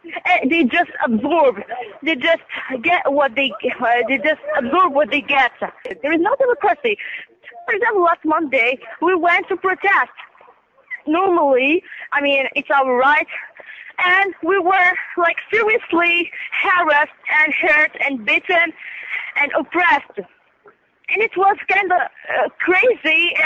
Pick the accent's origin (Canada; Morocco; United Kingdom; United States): Morocco; So we decided to make a video that says that we are Moroccans